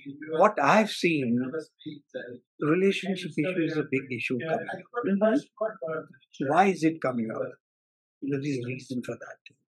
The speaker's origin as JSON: {"language": "English", "country": "India", "said": "I'm coming from India"}